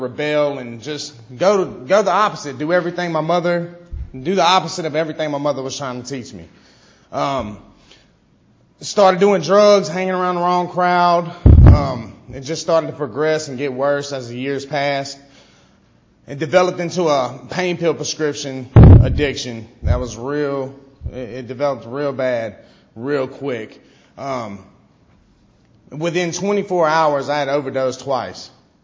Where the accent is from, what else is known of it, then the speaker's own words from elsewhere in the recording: Baton Rouge, Louisiana, United States; I'm from Baton Rouge, Louisiana. Go Tigers. I know I'm in Florida.